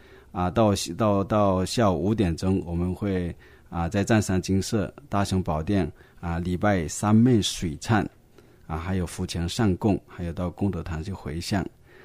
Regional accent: China; 因为清明节呢是我们中国人怀念过去亲友的这个传统节日啊

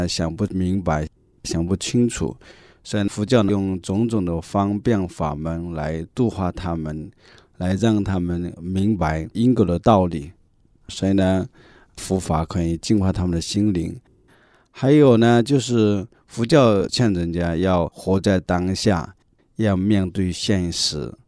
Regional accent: China; now in Canada; 我们作为一个中国人，虽然有时候说我不是信佛的

